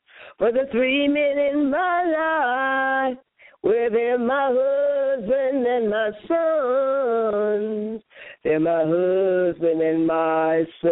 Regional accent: Gary, Indiana, United States; I like to employ all those from my hometown, from Gary, Indiana, to get up off of that thing and write something and put it to pen and paper.

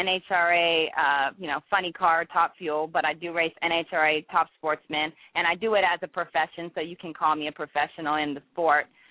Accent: Los Angeles, California, United States; now in Atlanta, United States; I'm from California, Los Angeles. That's where, you know, my roots are

